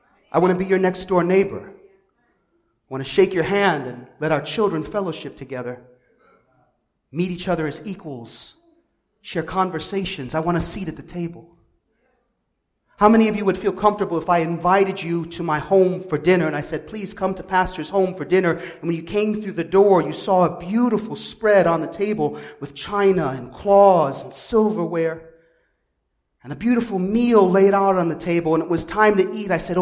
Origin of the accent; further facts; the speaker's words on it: Chicago, Illinois, United States; But I'm from Chicago, one of the most diverse and racially segregated cities in America.